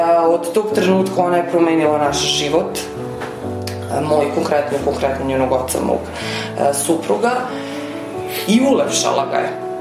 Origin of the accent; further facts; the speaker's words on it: Vršac, Vojvodina, Serbia; now in Bela Crkva, Serbia; Ja sam rodom iz Vršca, da izuzmem onih 5 godina koje sam provela studirajući u Beogradu. Nakon udaje, točnije, ja sam počela da živim sa suprugom pre 9 godina, prešla sam da živim u Belu Crkvu.